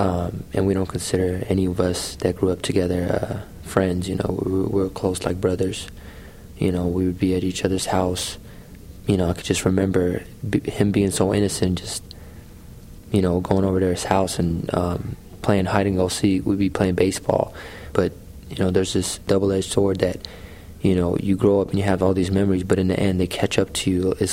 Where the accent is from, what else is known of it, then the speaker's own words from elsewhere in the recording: Seattle, Washington, United States; I went to Franklin High School. I grew up in West Seattle and High Point also.